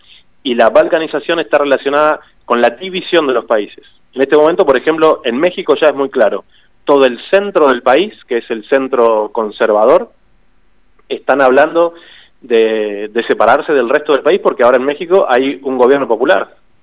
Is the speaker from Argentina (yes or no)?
yes; Argentina; lo digo como argentino primero antes que como comunicador